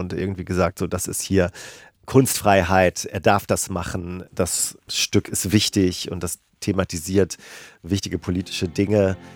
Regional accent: Hamburg area, Germany; Also ich bin ja in der Nähe von Hamburg zur Schule gegangen.

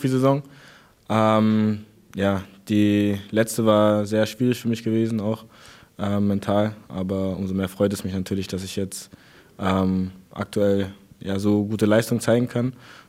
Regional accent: Berlin, Germany; Ich komme aus Berlin

